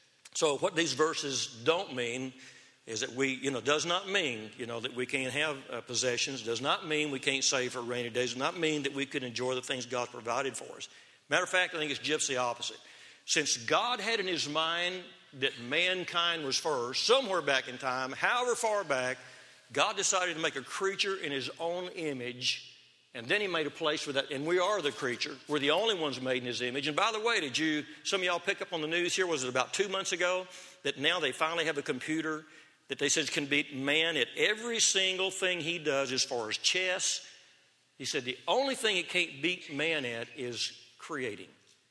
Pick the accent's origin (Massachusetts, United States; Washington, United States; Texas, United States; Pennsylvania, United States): Texas, United States; Waco; born there; I was born in Waco, Texas, and we had ant beds